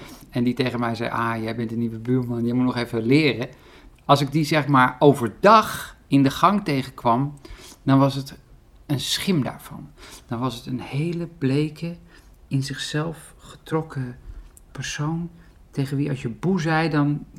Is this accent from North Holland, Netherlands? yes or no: yes; Driehuis, North Holland, Netherlands; Ik ben geboren in Driehuis. Driehuis, dat ligt bij Muiden, gemeente Velzen, weer Haarlem. Mm-hmm. Driehuis, een soort met forens dorp.